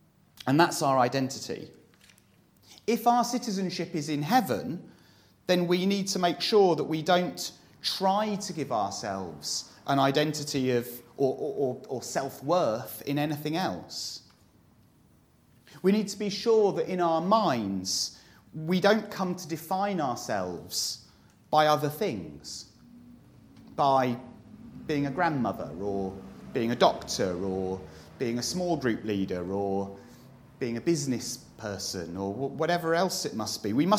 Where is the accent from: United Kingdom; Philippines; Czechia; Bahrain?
United Kingdom; as a Brit, there's a sudden kind of bond that you have when you meet people who are British as well in that foreign place.